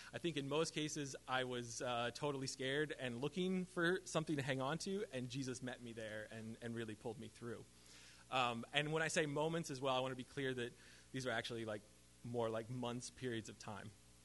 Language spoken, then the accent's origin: English; Indiana, United States; I grew up in Indiana. And Indiana, you're not allowed to put the pads on until the third day.